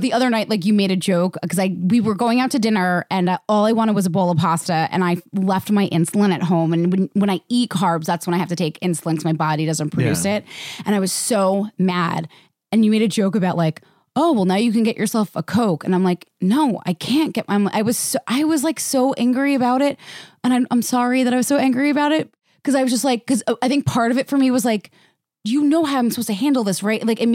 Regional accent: New York, United States; And, like, listen, I'm a New Yorker.

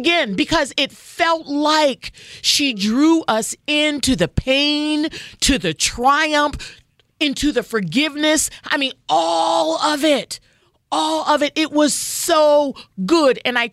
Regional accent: New Jersey, United States; I grew up in New Jersey. There were a lot of Jewish kids in my community

